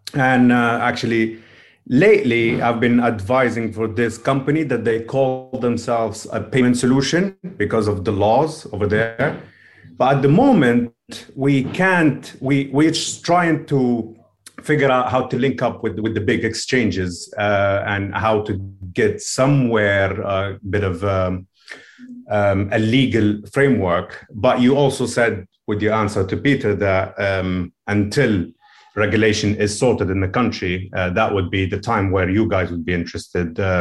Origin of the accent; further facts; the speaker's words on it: Libya; given that I am from Libya, North Africa